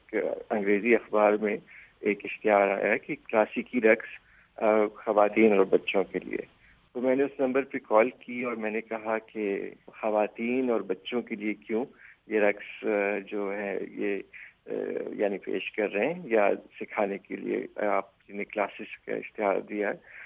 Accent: Kohat, Khyber Pakhtunkhwa, Pakistan; born there; میں کوہاٹ کے خٹک قبیلے میں پیدا ہوا, اور یہ 80 کی دہائی کی بات ہے, اور ہمارا تعلق جس خاندان سے ہے وہ پچھلے زمانے میں خٹک قبیلے کا سردار رہ چکا ہے

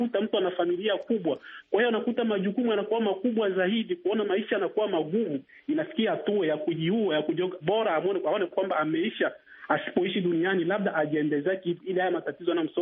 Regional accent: DR Congo; now in Kentucky, United States; mimi ni mkongomani, niko Kentucky hapa sawa hapa Marekani.

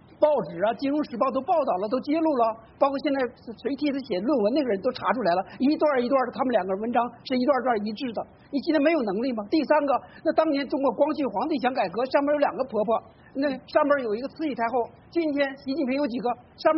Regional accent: Taiwan; 凭什么我们台湾人民2300万要接受你共产党的来领导呢？

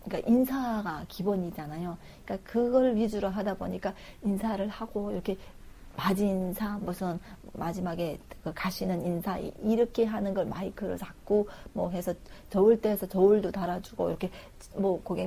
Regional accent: North Korea; moved away as an adult; now in South Korea; 이북에서 온 지 이제 한 1년도 안 됐어요.

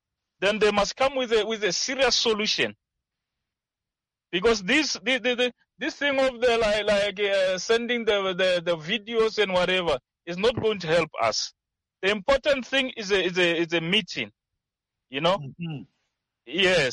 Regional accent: Limpopo, South Africa; Look for like for my side, me, I'm from Limpopo. So Limpopo is very rare to see something like this.

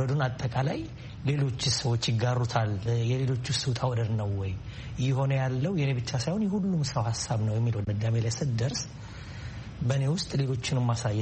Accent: Addis Ababa, Ethiopia; ተወልጄ ያደግኩት በአዲስ አበባ በተለምዶ ፈረንሳይ ለጋሲዮን አካባቢ በሚባል ቦታ ነው። በኑሮ አነስተኛ ከሚባሉ ቤተሰቦች ነው የተወለድኩት። የወታደር ልጅ ነኝ።

